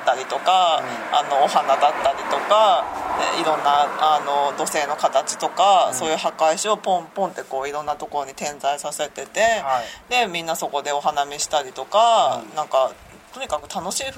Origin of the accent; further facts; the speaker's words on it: Miyazaki, Japan; 私とそのリング王のオーナーのリコさんって同郷の宮崎出身なんですけど